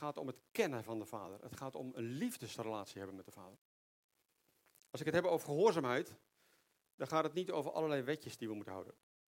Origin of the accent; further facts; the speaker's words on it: Netherlands; Ik denk dat wij als Nederlanders ook heel erg houden van waarom vragen.